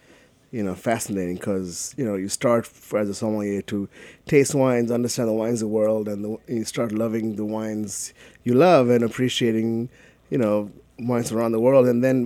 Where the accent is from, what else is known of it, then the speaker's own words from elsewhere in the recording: Kolkata, West Bengal, India; Yeah, so I grew up in Calcutta, and since I was like 10 years old, my family had restaurants in Delhi